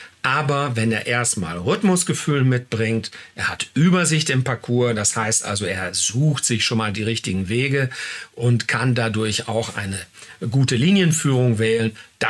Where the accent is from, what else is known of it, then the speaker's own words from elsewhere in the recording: Warendorf, North Rhine-Westphalia, Germany; ich komme aus einer Reiterfamilie aus Warendorf